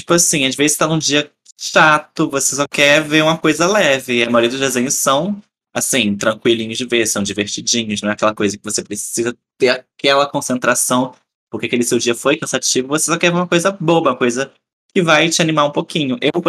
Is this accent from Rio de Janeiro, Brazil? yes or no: yes; Rio de Janeiro, Brazil; Ai, gente, eu como um bom carioca, não.